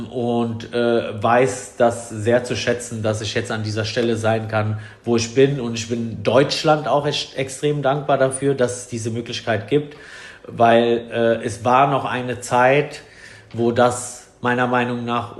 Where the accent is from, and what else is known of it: Italy